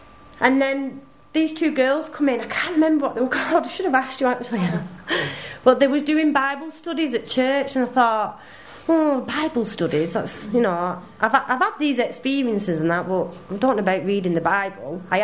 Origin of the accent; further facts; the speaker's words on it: Bolton, North West England, United Kingdom; I'd said, I'm from Bolton, so I said that when I get out, I want to move to Lee.